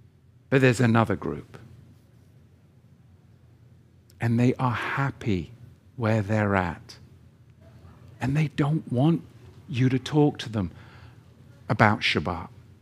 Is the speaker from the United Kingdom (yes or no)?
yes; England, United Kingdom; because I'm English and I'm salty and I'm like Marmite.